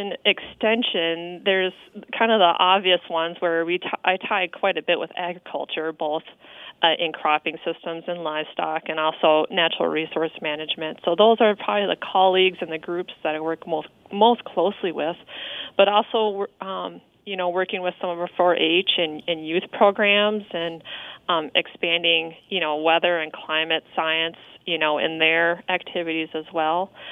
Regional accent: Minnesota, United States; But yeah, I grew up in the Twin Cities area, and when I was about 9 years old, there was a tornado that came very close to our home

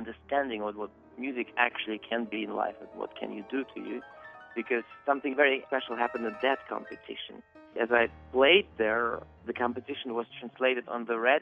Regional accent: Russia; Yes, I grew up in Russia. I was born into a family of musicians.

